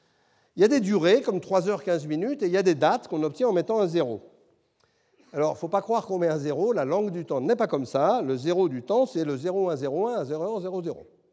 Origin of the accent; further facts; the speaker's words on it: Southern France, France; Et puis chez nous, dans le Sud, on dit, quand on a raté un train et qu'on attend le suivant, on a le temps de tuer un âne à coups de figue.